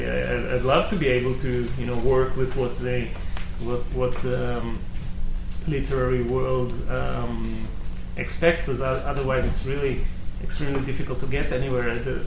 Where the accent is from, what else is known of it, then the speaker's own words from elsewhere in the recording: Tel Aviv, Tel Aviv District, Israel; now in Jerusalem, Israel; I'm from the Tel Aviv area originally, and I moved to Jerusalem.